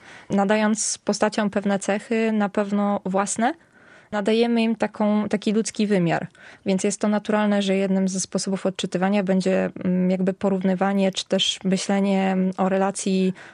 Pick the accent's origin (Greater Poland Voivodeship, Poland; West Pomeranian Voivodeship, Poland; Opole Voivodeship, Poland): West Pomeranian Voivodeship, Poland; Szczecin; Ponieważ jestem z Niebuszewa